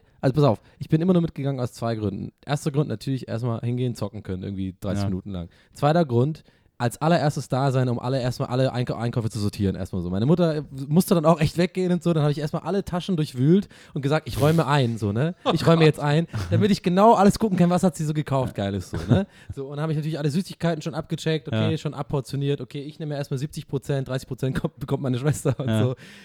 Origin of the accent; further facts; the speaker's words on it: Tübingen, Baden-Württemberg, Germany; weil bei uns in Tübingen damals war halt der Real